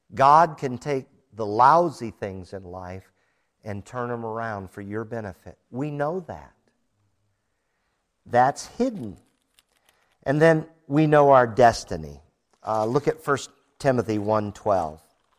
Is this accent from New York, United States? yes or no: no; Hammond, Indiana, United States; born there; I was born in Hammond, Indiana.